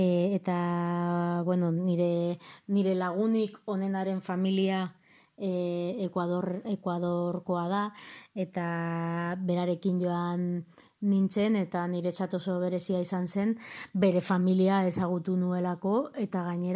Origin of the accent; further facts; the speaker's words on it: Vitoria-Gasteiz, Basque Country, Spain; eta Gasteizkoa naiz.